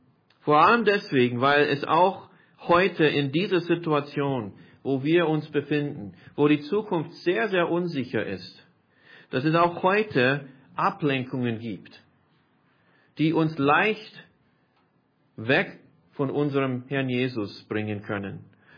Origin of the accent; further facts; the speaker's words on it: United States; also born or lived in Austria; Ich bin kein Österreicher, ich bin Amerikaner. Ich bin zwar hier geboren